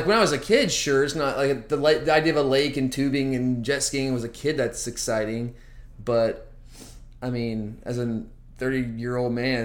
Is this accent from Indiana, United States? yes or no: no; Georgia, United States; I grew up in the suburbs, so I can't really be a country boy